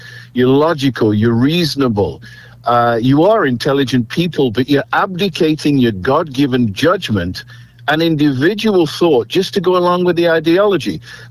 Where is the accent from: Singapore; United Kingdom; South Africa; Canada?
United Kingdom; moved away as an adult; now in United States; I come from a nation state. I come from Great Britain. I'm now an American citizen, but I grew up in a nation state, one nation, one state. I moved to a nation of 50 states